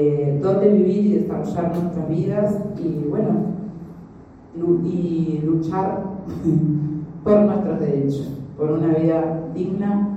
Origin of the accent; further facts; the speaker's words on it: Argentina; yo me crié en un asentamiento en Argentina, en una villa, y sé de qué se trata. Y bueno, hoy hace 7 años que vivo en un asentamiento